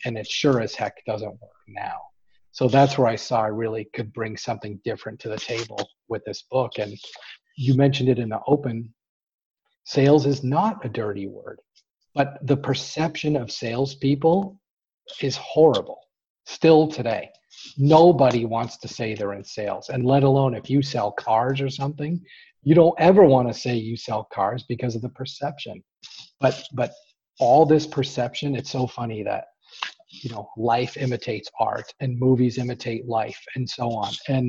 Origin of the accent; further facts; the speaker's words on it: Boston, Massachusetts, United States; We're from Boston, you know.